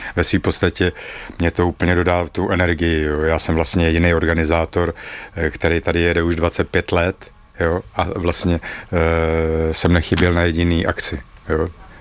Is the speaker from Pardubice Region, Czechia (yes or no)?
no; Hradec Králové, Hradec Králové Region, Czechia; A hnedka první ročník v Hradci Králové, zase v Hradci Králové, protože jsem z Hradce Králové